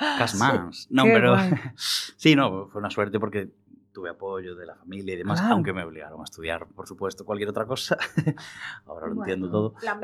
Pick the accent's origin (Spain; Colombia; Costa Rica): Spain; A Coruña, Galicia; also born or lived in Santiago de Compostela; Mis padres, bueno, mi padre es inglés, mi madre gallega, entonces yo soy un grigalego en toda regla, ¿no? De Coruña de toda la vida. Viví 10 años en Santiago, eso sí, pero ahora estoy de vuelta aquí en Coruña